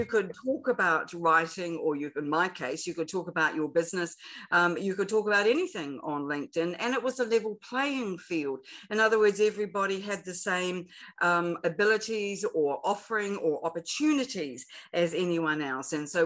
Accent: New Zealand; Well, as you know, I'm a New Zealander. I was born in New Zealand and have lived here all my life.

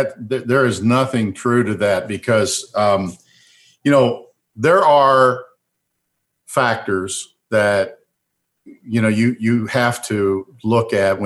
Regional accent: Kentucky, United States; where I grew up in Keeneland Racetrack, thoroughbreds and thoroughbred racing.

